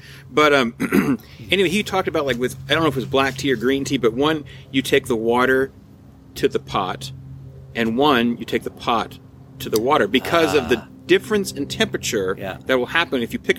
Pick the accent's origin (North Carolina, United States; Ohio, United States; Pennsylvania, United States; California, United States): North Carolina, United States; Well, I grew up in Carter County, North Carolina.